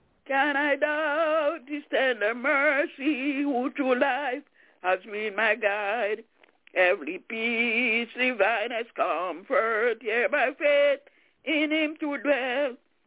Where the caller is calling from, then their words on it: Albany, New York, United States; Hello, everybody. … I'm calling from Albany in New York.